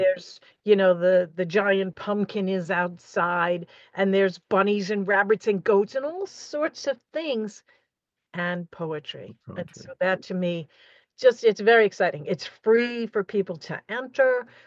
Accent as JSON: {"language": "English", "town": "Westbury", "region": "New York", "country": "United States", "tie": "born or raised there", "lives_now": "East Meadow, United States", "said": "I grew up in Westbury, went through Coplay School District, and got married at 22 and moved one whole town over to East Meadow."}